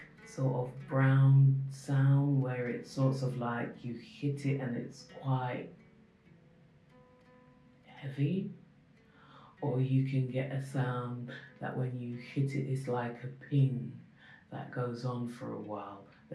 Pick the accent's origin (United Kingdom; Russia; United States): United Kingdom; London; I grew up in, I started off in South London and then I moved to West London, and I grew up mainly in West London. Yeah, I remember South London very vaguely.